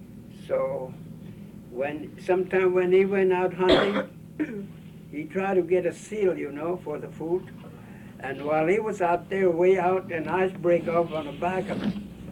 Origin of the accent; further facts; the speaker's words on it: Kivalina, Alaska, United States; born or raised there